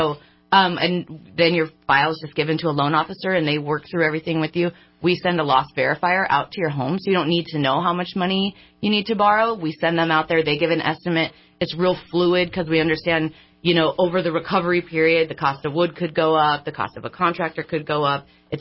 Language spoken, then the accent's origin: English; Sacramento, California, United States; I'm from Sacramento.